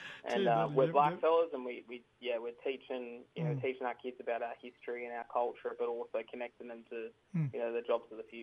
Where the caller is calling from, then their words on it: Port Macquarie, New South Wales, Australia; I'm from The Gate, but I'm coming from you from Biripi Country in Port Macquarie.